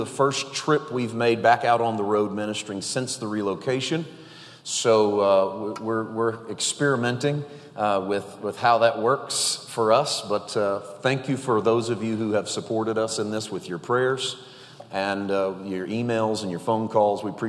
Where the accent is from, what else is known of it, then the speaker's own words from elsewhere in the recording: Poplar Bluff, Missouri, United States; moved away as an adult; now in Santa Clarita, United States; I was born and raised in Poplar Bluff, Missouri. I pastored a church in Missouri for 11 years. And in the spring of 2015, we relocated to Santa Clarita, California.